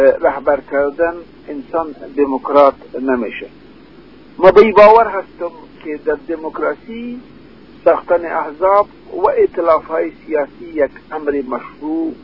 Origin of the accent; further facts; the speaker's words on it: Afghanistan; ما انسان هستیم، ما از افغانستان هستیم، ما افغانستان واحد می خواهیم